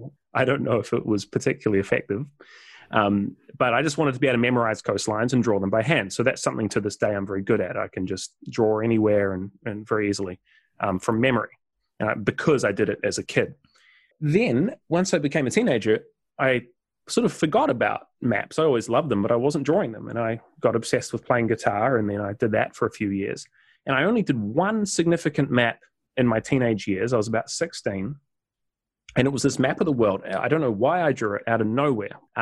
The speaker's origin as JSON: {"language": "English", "country": "New Zealand", "moved": "as an adult", "said": "But then when I was 21, I moved from New Zealand to the US and to have a backpacking experience. And I ended up spending 2 years exploring across the US and Canada."}